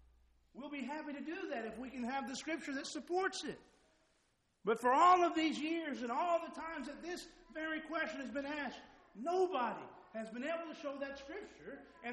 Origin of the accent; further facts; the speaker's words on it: Pampa, Texas, United States; I grew up in Pampa, Texas. And for the vast majority of my life, my family was members of the Mary Ellen Harvester Church of Christ in Pampa, Texas.